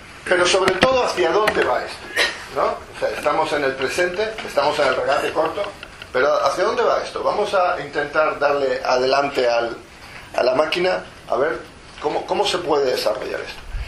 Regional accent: Spain; Tenemos lealtades a nuestra patria, España. Somos españoles. Vivimos aquí, nuestras familias prosperan aquí. Pero tenemos una lealtad al Estado de Israel. Es una lealtad al Estado de los judíos, a nuestro hogar espiritual.

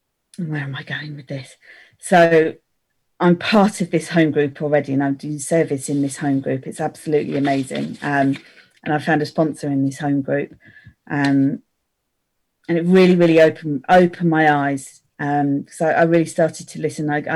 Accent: Letchworth, East of England, United Kingdom; And I went to Letchworth as my home group, because that was my hometown.

